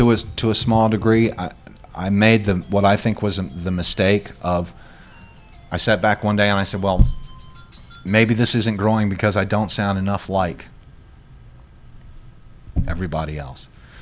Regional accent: Norfolk, Virginia, United States; I'm from Norfolk.

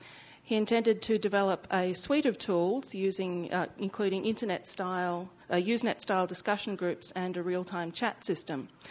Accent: Australia; now in United States; I'm originally from Australia, but I now live in the US.

